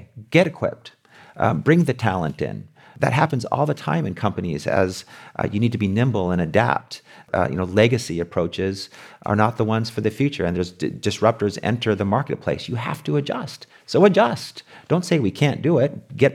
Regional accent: La Paz, California, United States; my parent, I grew up in La Paz in the headquarters of United Farm Workers of America.

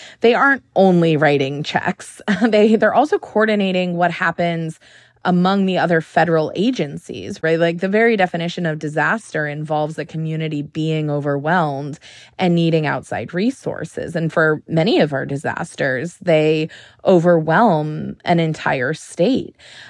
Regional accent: Maine, United States; I'm from Maine, for example, and we do not get disasters very frequently.

